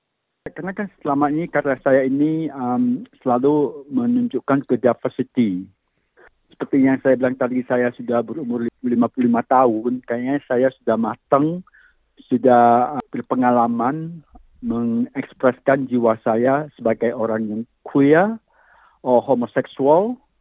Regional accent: North Sumatra, Indonesia; kampung saya juga indah. Ada sawah-sawah ya. Ada Danau Toba juga itu bagus ya. Juga ada kelapa sawit, pohon karen gitu.

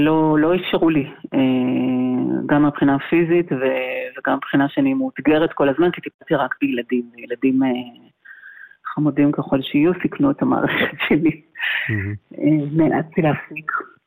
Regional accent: Haifa, Haifa District, Israel; now in Binyamina, Israel; במקור אני מחיפה, אבל בשנים האחרונות אני מתגוררת בבנימינה.

